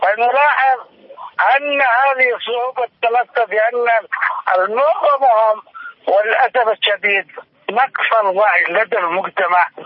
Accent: Yemen; في بلدنا اليمن

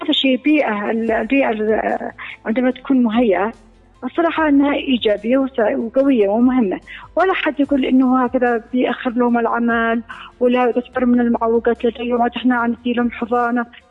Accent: Yemen

